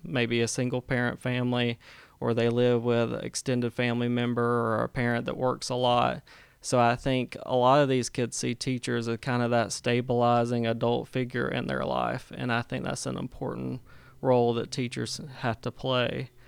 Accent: Vidalia, Georgia, United States; I'm actually from Toombs County. That's Vidalia, Georgia

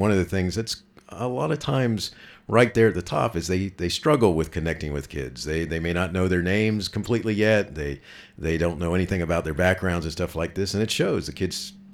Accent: Florida, United States; I grew up in Florida where we had the Apollo launches and then the space shuttle launches.

